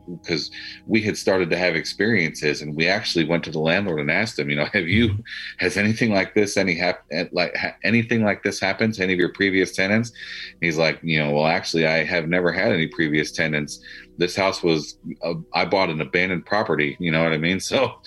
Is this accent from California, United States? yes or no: no; Tucson, Arizona, United States; moved away as an adult; We're originally from Tucson, Arizona.